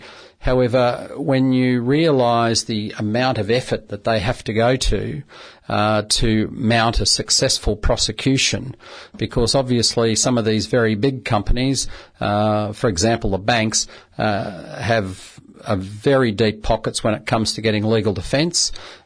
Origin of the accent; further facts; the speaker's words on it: Burleigh Heads, Queensland, Australia; I mean, I was born and bred in Burleigh Heads, so my earliest recollections of Burleigh are around about the 1960s.